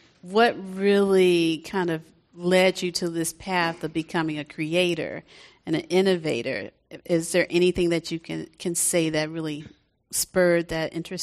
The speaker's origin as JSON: {"language": "English", "region": "the South", "country": "United States", "said": "because I'm from the South as well"}